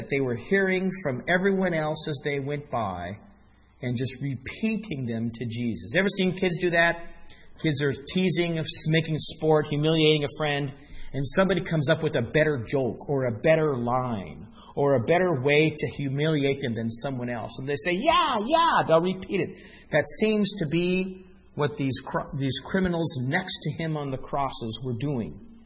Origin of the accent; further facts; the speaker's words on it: Denver, Colorado, United States; I grew up in Denver in the Midwest, and I know that feeling just before the tornado comes by.